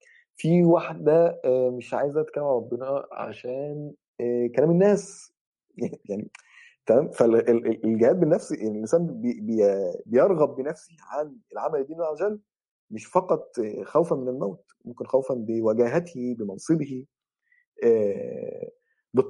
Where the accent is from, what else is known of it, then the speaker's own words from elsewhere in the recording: Mansoura, Dakahlia, Egypt; انا من المنصورة